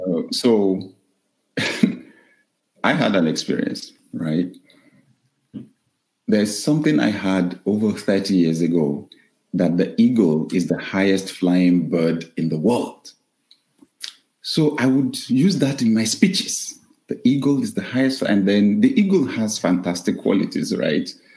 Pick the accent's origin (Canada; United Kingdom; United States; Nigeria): Nigeria; Like when we travel to my home country, Nigeria, the first thing they want to be sure we have is Wi-Fi.